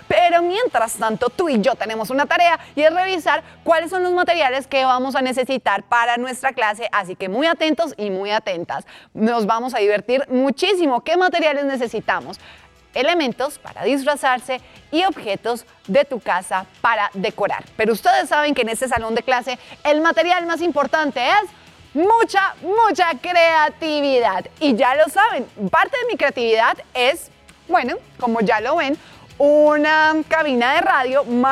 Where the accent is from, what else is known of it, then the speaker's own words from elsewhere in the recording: Colombia; nuestra historia como colombianos. Y como nos encanta recorrer nuestro país